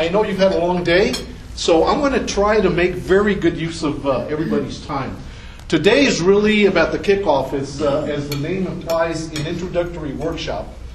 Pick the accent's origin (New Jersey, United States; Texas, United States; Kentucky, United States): Texas, United States; El Paso; I grew up in Ranchland, across from Ranchland Hills Middle School. Anybody knows where that is in the Lower Valley?